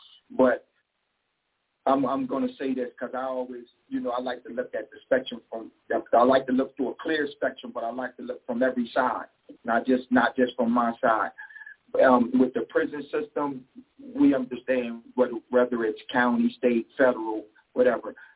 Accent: Harrisburg, Pennsylvania, United States; I'm from Harrisburg, Pennsylvania. I grew up in one of the roughest neighborhoods in the city

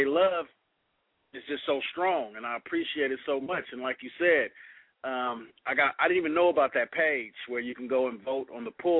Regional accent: Oakland, California, United States; now in Hayward, United States; I'm in the Bay Area, man. Hayward, California, man. I'm from Hayward. Oakland transplant to Hayward and the Haystack, as they call it.

